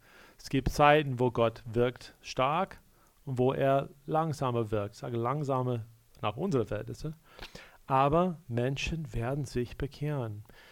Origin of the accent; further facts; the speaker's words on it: United States; Ich komme aus den Staaten